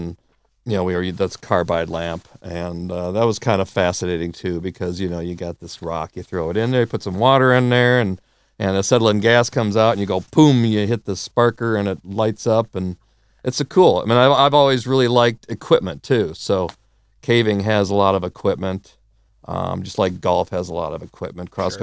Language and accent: English; Fargo, North Dakota, United States; also born or lived in Milwaukee; I'm a Rough Rider. I came from Fargo, North Dakota. I was born in Milwaukee, but my dad went back to North Dakota to work for the Veterans Administration. So that's how I ended up there for up till the end of high school.